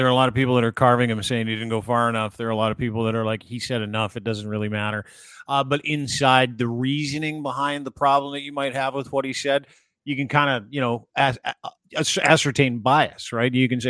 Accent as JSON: {"language": "English", "country": "Canada", "said": "That is the statement I'm looking for as a Canadian citizen"}